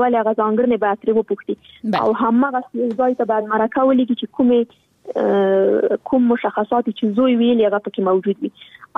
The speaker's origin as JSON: {"language": "Pashto", "country": "Afghanistan", "tie": "born or raised there"}